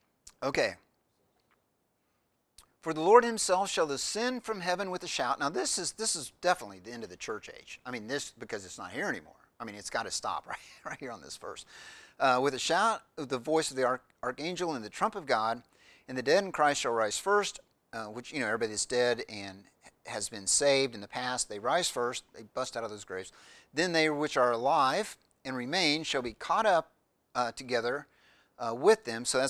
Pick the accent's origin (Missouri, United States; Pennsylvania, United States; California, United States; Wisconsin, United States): Missouri, United States; also born or lived in Illinois / Jacksonville; I was born in Illinois. I grew up in Missouri. So I talk pretty slow, being from Missouri. But I did spend some time in Florida